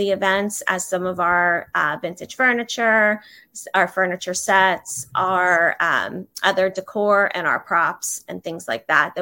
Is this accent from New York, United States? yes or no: no; Pennsylvania, United States; I am from Pennsylvania, so I am so glad to be gone from the snow.